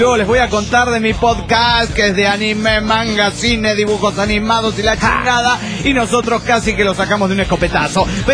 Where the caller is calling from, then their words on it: Chile; de Chirán, Chile.